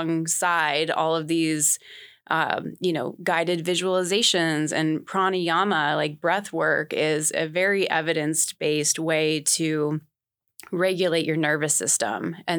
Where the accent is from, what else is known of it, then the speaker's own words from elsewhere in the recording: Alaska, United States; Sort of. I'm from Southeast Alaska.